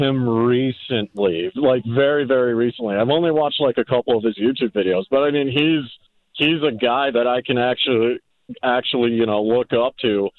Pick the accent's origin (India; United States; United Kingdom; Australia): India; for a good part of my life, I was raised in India